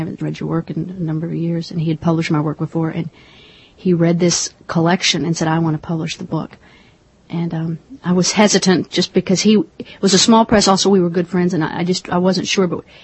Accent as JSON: {"language": "English", "town": "Dallas", "region": "Texas", "country": "United States", "tie": "born or raised there", "said": "I am a Texan, and he's a Texan. So I grew up in Dallas, and Texas has been very receptive to this book"}